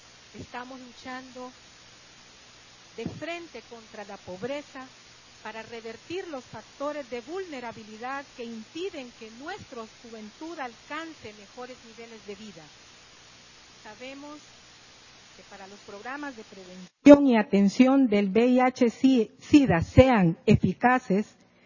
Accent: Honduras; En mi país, Honduras, el 64% de la población tiene menos de 29 años.

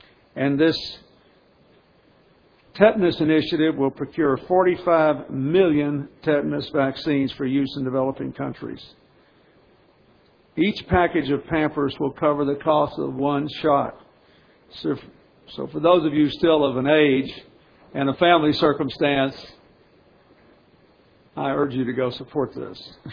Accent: Arkansas, United States; coming back from the 50th anniversary of the Little Rock Central High School crisis in my home state

